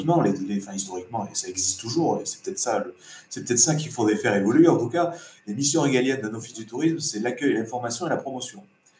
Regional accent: Carpentras, Provence-Alpes-Côte d'Azur, France; J'ai grandi à Carpentras. Hop, je suis revenu à Carpentras

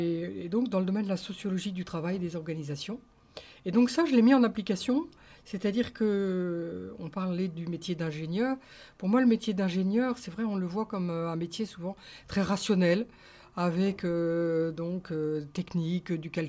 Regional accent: Roubaix, Hauts-de-France, France; je me suis souvenu de mes origines parce que je suis de Roubaix. Et j'ai eu envie de toucher à l'univers du textile. J'ai grandi entouré de toutes les cheminées d'usines à Roubaix.

